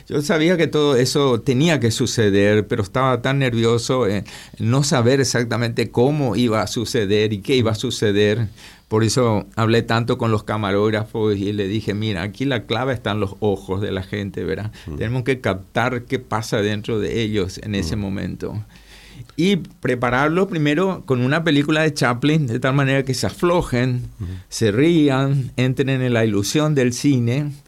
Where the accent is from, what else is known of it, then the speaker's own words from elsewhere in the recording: Paraguay; Yo, como paraguayo, estaba más cercano, ¿verdad?, de las transformaciones que había se habían producido en Paraguay de los últimos 40 años